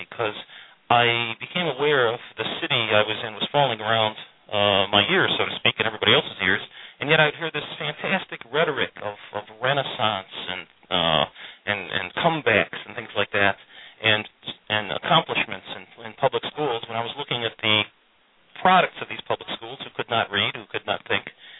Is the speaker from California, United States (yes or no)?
no; Detroit, Michigan, United States; I'm originally from Detroit, and I have the scar tissue to prove it.